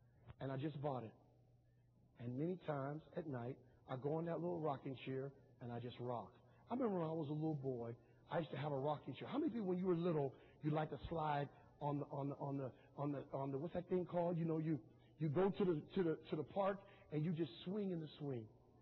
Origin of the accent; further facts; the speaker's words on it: New York, United States; I come from New York. I came to the city to build an army, and I'm going to build it.